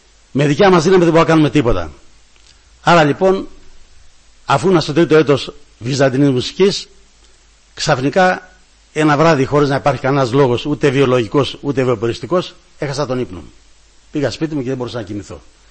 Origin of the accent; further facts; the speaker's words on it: Crete, Greece; να σας πω και το όνομά μου. … είμαι από την Κρήτη καταγωγή μου.